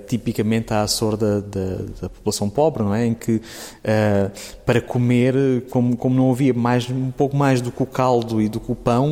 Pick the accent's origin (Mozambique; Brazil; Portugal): Portugal; Évora; eu sou do Alentejo de Évora, não é?